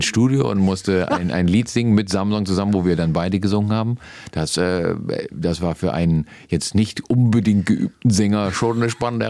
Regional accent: Achim, Lower Saxony, Germany; Nee, ich komme aus Achim-Baden.

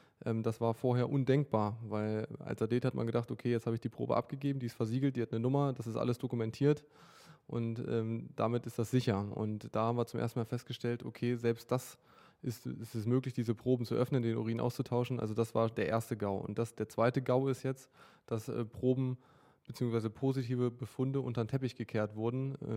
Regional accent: Clausthal-Zellerfeld, Lower Saxony, Germany; Ich bin hier aufgewachsen in Clausthal-Zellerfeld, bin hier 13 Jahre lang zur Schule gegangen. Also ich stamme tatsächlich hierher

